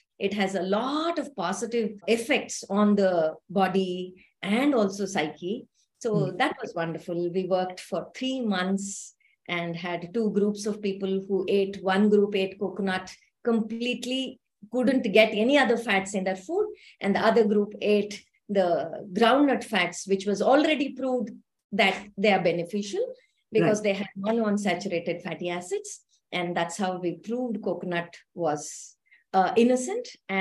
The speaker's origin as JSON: {"language": "English", "region": "Karnataka", "country": "India", "said": "I come from South India, where we use a lot of fresh coconut, especially in Karnataka, Kerala, and in Karnataka, the Mangalore side."}